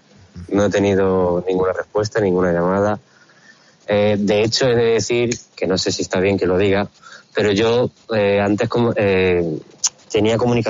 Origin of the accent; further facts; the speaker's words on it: Spain; now in Ukraine; yo no soy el típico español que ha estado aquí 2 semanas